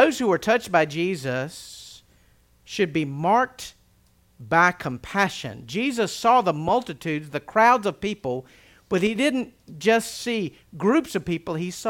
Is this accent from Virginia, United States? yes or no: yes; Altavista, Virginia, United States; years ago when I grew up in Alta Vista. I would often travel north and west heading to Harrisonburg.